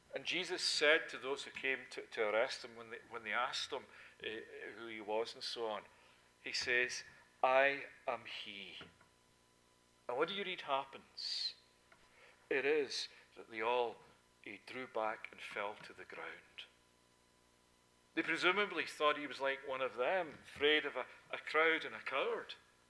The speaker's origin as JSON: {"language": "English", "region": "Scotland", "country": "United Kingdom", "tie": "born or raised there", "said": "I remember as a kid, growing up in Scotland"}